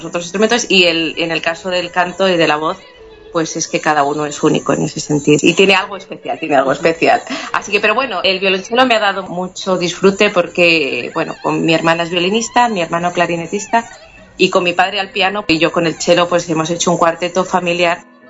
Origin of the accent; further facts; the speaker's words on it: Salamanca, Castile and León, Spain; born there; now in Badajoz, Spain; Nací en Salamanca, toda mi familia es de allí. Por el destino y demás, pues acabé aquí en Badajoz.